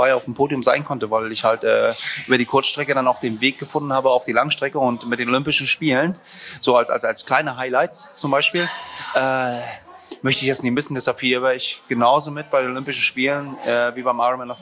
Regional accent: Rostock, Mecklenburg-Vorpommern, Germany; ich bin in Rostock aufgewachsen und bin der wohnhaften Norden

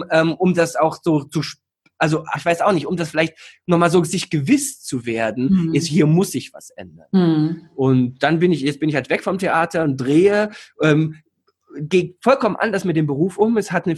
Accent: East Germany, Germany; meine Anfangsjahre, ich komme aus der DDR, da war es auch teilweise ein bisschen düster und grau um mich rum

